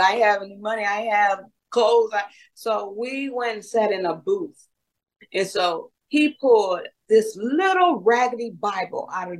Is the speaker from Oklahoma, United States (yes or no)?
no; Michigan, United States; I'm originally from Michigan. And I said, no, I pass. I'm not going to California.